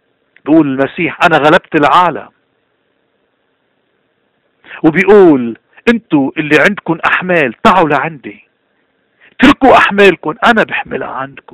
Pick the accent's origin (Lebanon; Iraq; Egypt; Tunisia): Lebanon; ونحن كلبنانيين ما منخاف إلا من اللي خلقنا